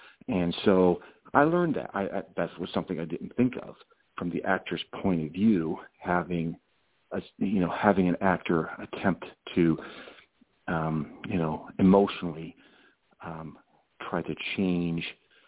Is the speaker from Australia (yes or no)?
no; Steubenville, Ohio, United States; I grew up actually in Steubenville, Ohio, and my best friend Mark Stacy is a baseball coach there in Steubenville.